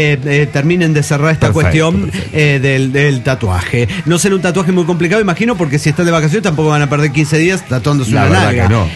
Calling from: Guanajuato, Mexico; de Guanajuato, México.

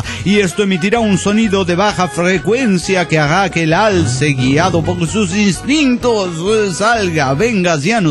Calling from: Minnesota, United States; desde Minnesota.

